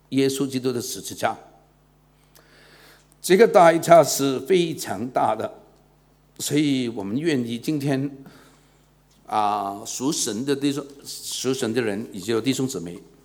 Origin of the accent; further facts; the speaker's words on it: Hong Kong; 我是从小在香港长大的，我从小就受了那个教会很多的恩惠，但我没有信主